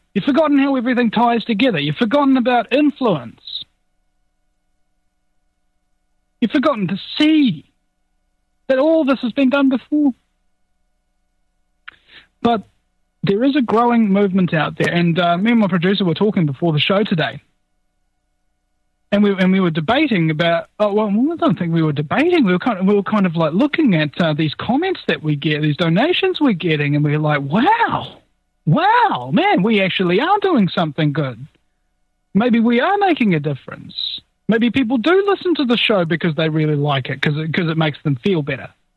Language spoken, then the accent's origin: English; New Zealand; I'm from New Zealand.